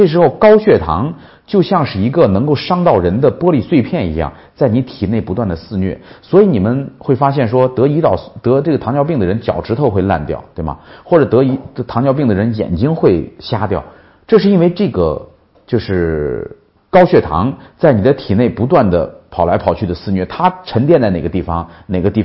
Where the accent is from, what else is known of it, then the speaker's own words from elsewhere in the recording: Shaanxi, China; 还有我们陕西人吃那肉夹馍那种饼